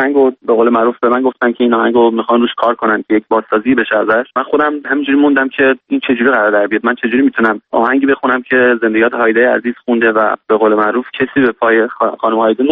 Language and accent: Persian; Sweden; also born or lived in Iran; من ایران خیلی وقت پیش بچگی که بودم زندگی کردم. من در سوئد به قول معروف بزرگ شدم، ولی خب ایران که بودم فکر کنم 13-14 سالم بود که خارج شدم و دیگه برنگشتم.